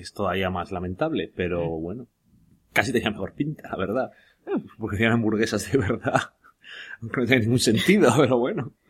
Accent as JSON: {"language": "Spanish", "country": "Spain", "said": "Déjame, a mí soy de España."}